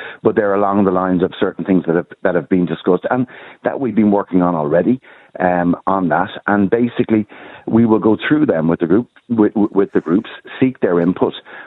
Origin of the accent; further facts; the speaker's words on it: Ireland; Well, I'm speaking to people as an Irish citizen as well who does not want to see what's happening right now in this country.